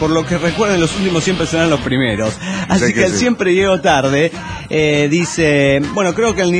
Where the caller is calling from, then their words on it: Catepec, Mexico; de Catepec, México.